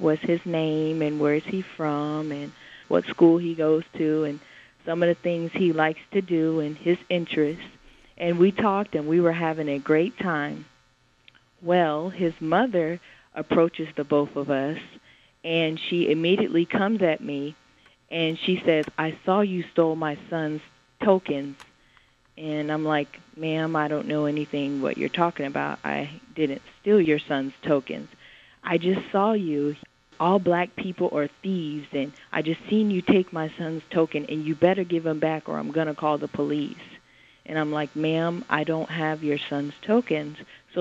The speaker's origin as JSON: {"language": "English", "town": "Panama City", "region": "Florida", "country": "United States", "said": "because I'm from Panama City, Florida, and this is where this actually took place."}